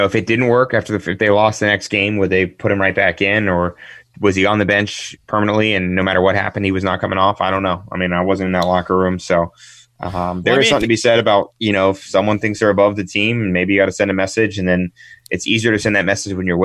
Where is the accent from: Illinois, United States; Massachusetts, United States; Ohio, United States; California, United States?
Ohio, United States; now I'm from Ohio, but I'm still pulling for the Maryland kids.